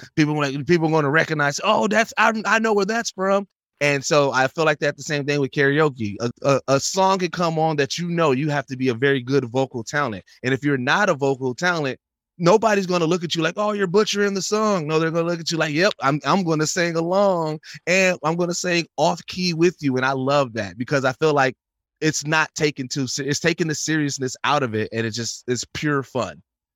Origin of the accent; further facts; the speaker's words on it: Milwaukee, Wisconsin, United States; So being born and raised in Milwaukee, that was a constant with those bars.